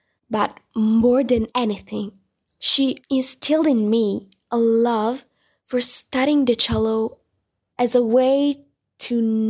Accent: Italy; I'm 14, I'm from Italy

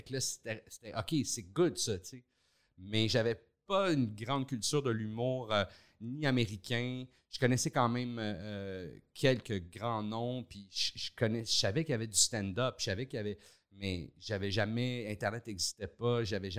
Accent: Laval, Quebec, Canada; born or raised there; also born or lived in Montreal

